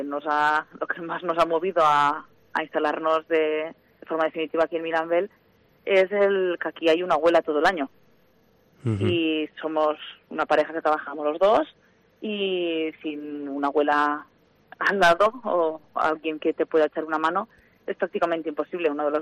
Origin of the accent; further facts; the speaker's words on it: Villafranca, Spain; Yo soy de Villafranca, de un pueblo que está cerquita. Y vivíamos los dos en Villafranca antes, porque los dos trabajamos allí.